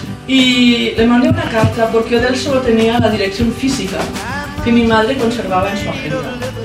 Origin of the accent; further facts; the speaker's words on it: Barcelona, Catalonia, Spain; vengo de Barcelona y estoy aquí en Cuenca